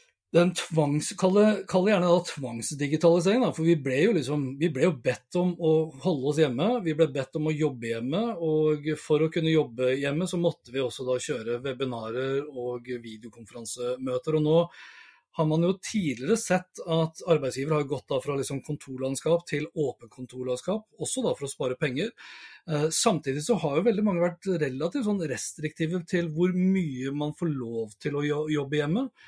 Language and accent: Norwegian; Sandefjord, Vestfold, Norway; jeg er jo opprinnelig fra Sandefjord